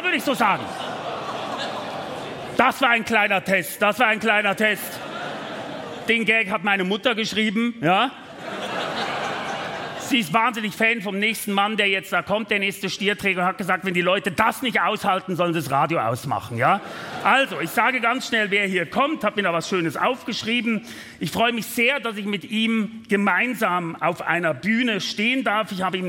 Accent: Switzerland; Also ich als Schweizer fahre da nicht mehr durch.

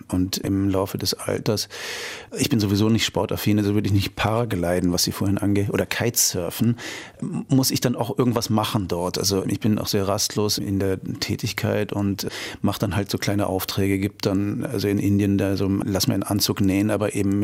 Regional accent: Lüneburg, Lower Saxony, Germany; Also ich bin geboren in Norddeutschland, also komme aus Lüneburg

